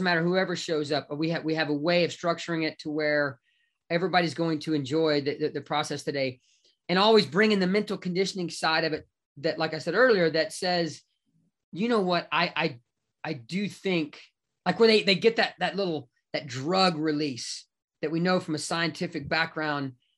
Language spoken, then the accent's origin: English; Austin, Texas, United States; you're going to be coming to one in January here in Austin, my hometown.